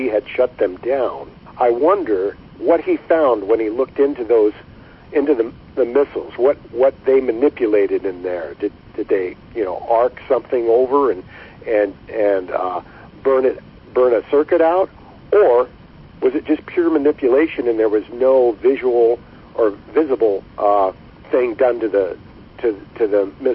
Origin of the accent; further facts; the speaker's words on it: Raymond, Washington, United States; I'm a local from Raymond, Washington